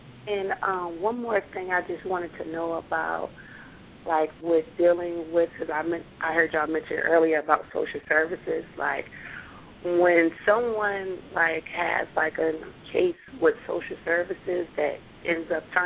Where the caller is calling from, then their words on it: Richmond, Virginia, United States; I'm calling from Richmond, Virginia.